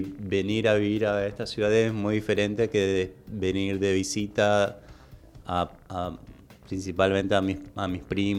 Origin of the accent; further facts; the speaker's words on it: Formosa, Argentina; now in Ezeiza, Argentina; Aquí visitando las instalaciones de Tecnópolis. Soy originario de Formosa. Estoy arribando a esta ciudad hace 2 años y medio. Trabajando aquí en el aeropuerto de Ezeiza.